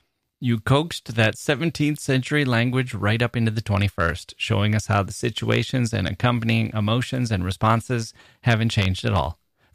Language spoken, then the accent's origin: English; England, United Kingdom; So unlike the three-syllable version that I grew up with in England